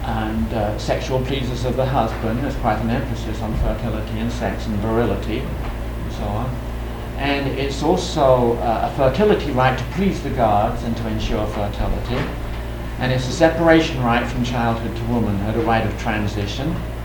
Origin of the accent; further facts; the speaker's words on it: England, United Kingdom; now in United States; It surprised me because I'm English and it doesn't happen in England.